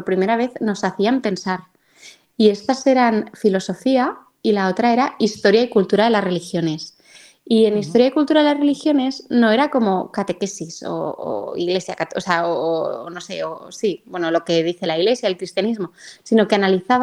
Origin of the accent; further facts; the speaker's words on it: Barcelona, Catalonia, Spain; Que vivo en España, que en teoría es un país católico. Bueno, yo soy de Barcelona